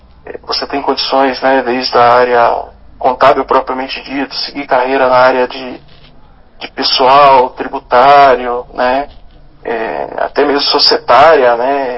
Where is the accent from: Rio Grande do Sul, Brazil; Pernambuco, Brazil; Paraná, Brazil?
Paraná, Brazil; eu sou do interior do Paraná, né? Ali da região de Toledo. Nascido ali, né? E meus pais são da agricultura, né? Do interior aí.